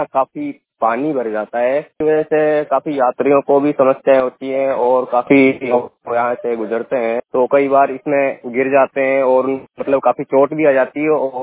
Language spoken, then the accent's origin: Hindi; Chitauda, Haryana, India; मैं चितौड़ा गांव से बिलोंग करता हूँ, हरियाणा से।